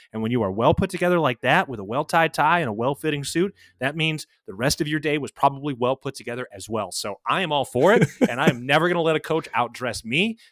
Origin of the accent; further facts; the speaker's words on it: Chicago, Illinois, United States; also born or lived in California; I grew up in Chicago and I was in Boy Scouts and stuff. But, you know, camping around there, like you drive 8 hours just to get to see some trees.